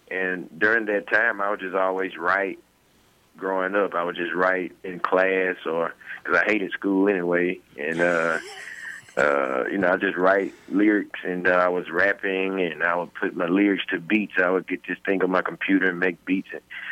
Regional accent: Clinton, Mississippi, United States; I grew up in church. I grew up in Clinton, Mississippi.

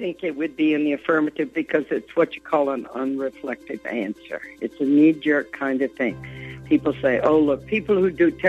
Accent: Baton Rouge, Louisiana, United States; And I tell a lot of stories of growing up in Baton Rouge and not understanding about racism at all.

